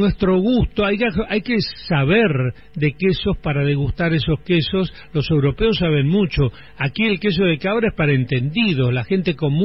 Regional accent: Argentina; yo me acuerdo que de chico era muy tradicional en Argentina

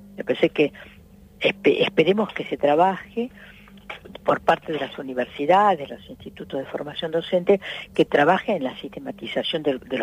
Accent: Argentina; ¿cómo somos los argentinos?

